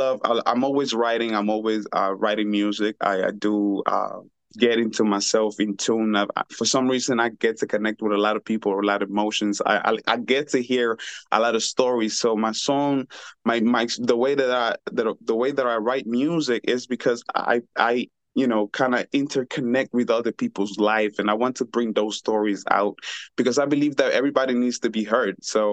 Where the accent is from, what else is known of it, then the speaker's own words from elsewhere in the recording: La Ceiba, Atlántida, Honduras; I'm originally from La Ceiba, Honduras. Yes, you said it right.